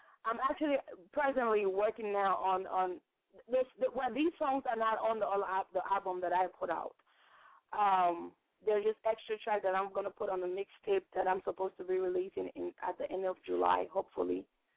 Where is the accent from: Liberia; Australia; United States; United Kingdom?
Liberia; also born or lived in Guinea; Well, I was born and raised in Liberia, and moved to Guinea a little bit. Spent a couple of years there, and while I was there, I learned a couple of languages there.